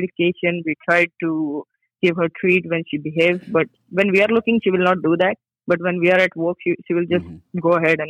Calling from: Olive Branch, Mississippi, United States; I'm calling from Olive Branch, Mississippi.

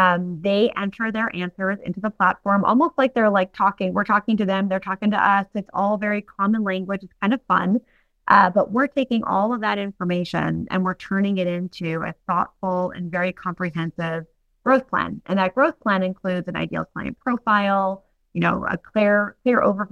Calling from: Australia; I am calling in from Australia, so I can assure you that the future is bright.

